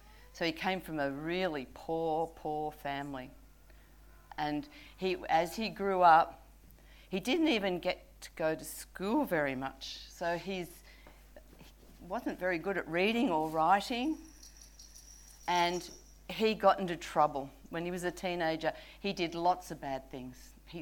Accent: Sydney, New South Wales, Australia; I grew up in Sydney.

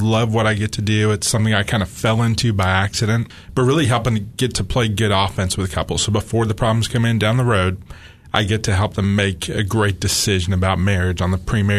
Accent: Pennsylvania, United States; Now, I grew up in Pennsylvania, grew up very far from the Lord, no idea what a relationship with Christ looked like

